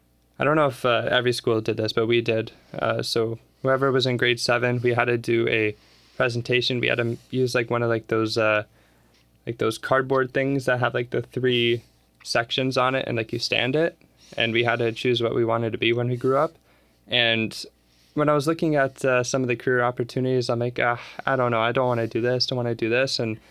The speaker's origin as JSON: {"language": "English", "town": "Pickering", "region": "Ontario", "country": "Canada", "tie": "born or raised there", "said": "I mean, in Pickering, it was actually very fun."}